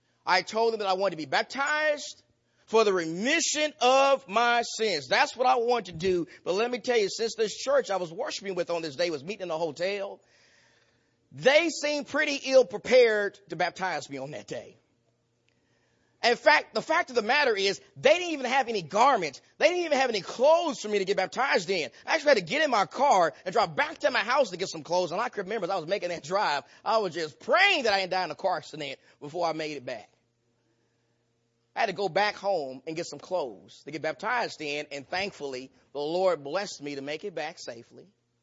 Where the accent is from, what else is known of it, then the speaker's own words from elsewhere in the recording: Nacogdoches, Texas, United States; sophomore in college in my hometown of Nacogdoches, Texas.